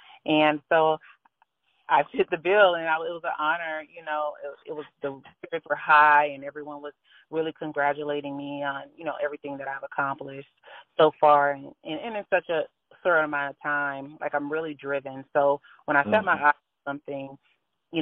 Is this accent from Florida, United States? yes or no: yes; St. Petersburg, Florida, United States; Born and raised in St. Petersburg. I was born and raised in St. Petersburg. I went to Gulfport Elementary. I went to Boca City High School. I went to South Central. I love it here.